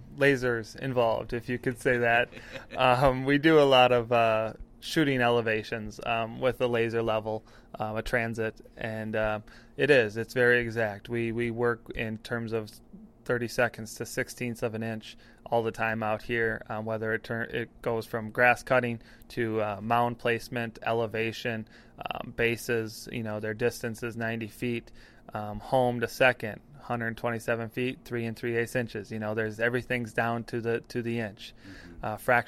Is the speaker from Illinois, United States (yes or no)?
no; Wisconsin, United States; But, you know, I really do love what I get to do right here in my home state of Wisconsin.